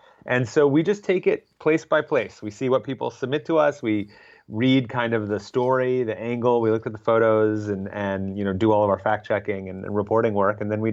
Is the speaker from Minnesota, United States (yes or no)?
yes; Minnesota, United States; Because I grew up in Minnesota and I went on all these road trips with my parents.